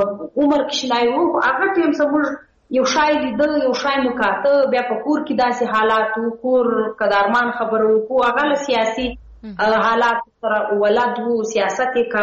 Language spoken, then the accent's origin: Pashto; Khyber Pakhtunkhwa, Pakistan; زه ته دواړي د پښتونخوا وطن بچی یو، دلته پاتې شوی یو، دلته پیدا شوی یو.